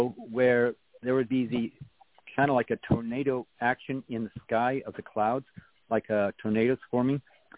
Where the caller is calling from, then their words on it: Idaho, United States; from Idaho.